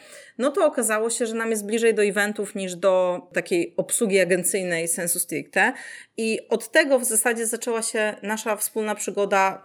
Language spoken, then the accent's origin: Polish; Subcarpathian Voivodeship, Poland; moved away as an adult; pochodzę z małej miejscowości na Podkarpaciu, a pojechałam na studia do Lublina